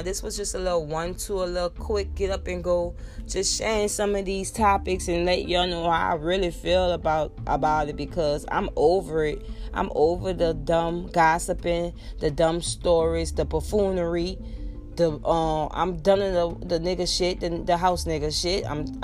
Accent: New Orleans, Louisiana, United States; You know, I'm from New Orleans, so this was 2020 February. Mardi Gras is going down.

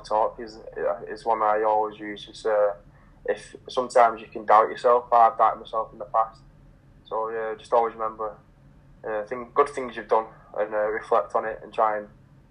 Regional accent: England, United Kingdom; But no, I'm English through and through.

